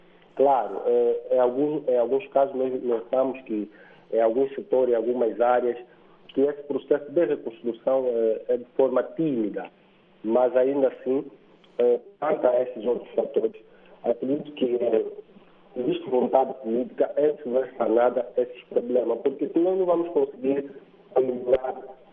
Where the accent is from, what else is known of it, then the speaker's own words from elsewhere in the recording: Angola; Nós, enquanto angolanos, é fundamental nós contextualizarmos a nossa própria realidade.